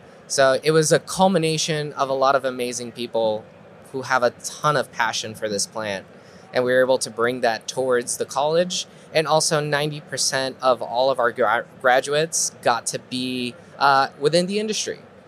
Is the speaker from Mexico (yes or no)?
yes; Mexico; And I grew up in Mexico.